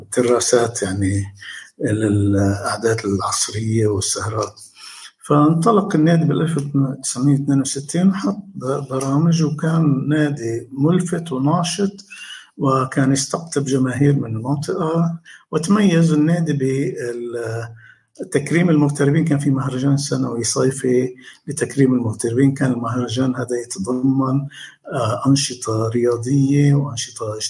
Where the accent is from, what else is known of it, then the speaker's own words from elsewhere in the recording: Jwaya, South Governorate, Lebanon; ما هي مشهورة بلدتنا جوية بالاغتراب بأفريقيا